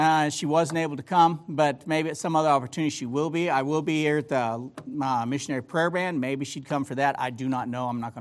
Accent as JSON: {"language": "English", "town": "Laredo", "region": "Texas", "country": "United States", "tie": "born there", "also_born_or_lived": "South Carolina", "said": "I was born in Laredo, Texas, down on the Rio Grande. The reason I was born there was because my mama was there at the time."}